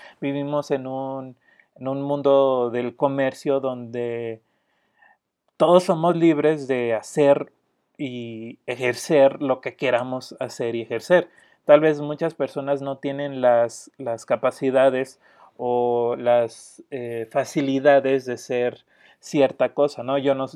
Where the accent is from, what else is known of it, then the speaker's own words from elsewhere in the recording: Mexico; now in United States; porque aparte de que era mexicano, pues yo no nací en Fairview, Tennessee.